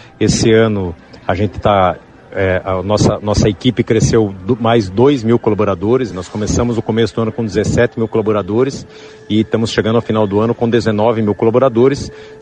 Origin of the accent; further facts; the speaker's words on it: Brazil; O Brasil é desafiador, mas a gente acredita no país, como brasileiros que somos, né?